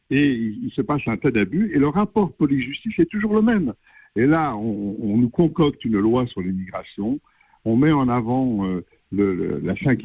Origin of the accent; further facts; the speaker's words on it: France; nous aimons ce pays, nous sommes Français.